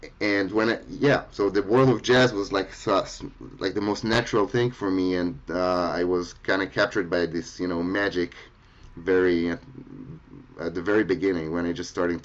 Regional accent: Israel; growing up in Israel, which is, you know, really young country in one hand. I was like basically the first generation

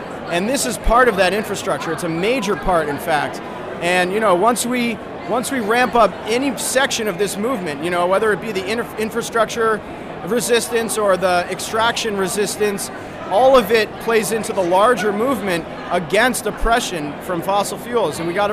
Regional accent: Albany, New York, United States; I'm from Albany, New York.

